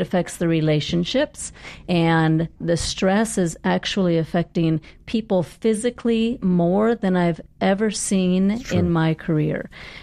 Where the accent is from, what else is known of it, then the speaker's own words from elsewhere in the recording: Alaska, United States; Well, I grew up in Alaska. I don't know what kind of stress we have going camping and fishing all the time and hanging out in the woods.